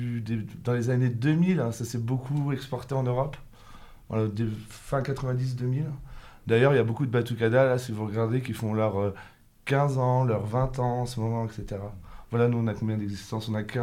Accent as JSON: {"language": "French", "region": "Normandy", "country": "France", "said": "moi, je ne suis pas brésilien, hein, je suis normand, d'accord."}